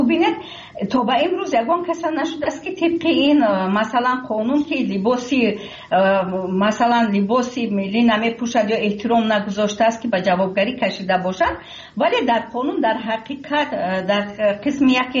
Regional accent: Tajikistan; ما ملت تاجیک هستیم،

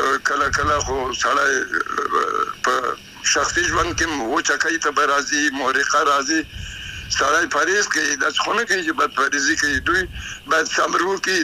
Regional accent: Afghanistan; زه افغان یم نارینه

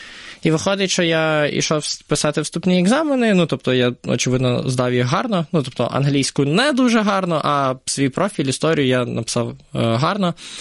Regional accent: Poltava, Poltava Oblast, Ukraine; Потім в моєму житті з'явився в Полтаві, звідки я родом.

